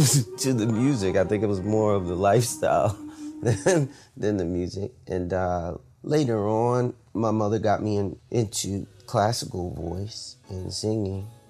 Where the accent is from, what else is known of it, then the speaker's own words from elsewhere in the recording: Philadelphia, Pennsylvania, United States; I was born in Philadelphia. I grew up in the city. Grew up in a neighborhood called Germantown.